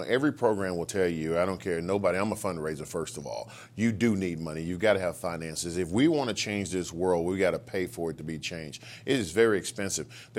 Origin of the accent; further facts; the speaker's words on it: Little Rock, Arkansas, United States; And so I go back to my hometown of Central Arkansas, Little Rock, and I start this program to send kids off to college.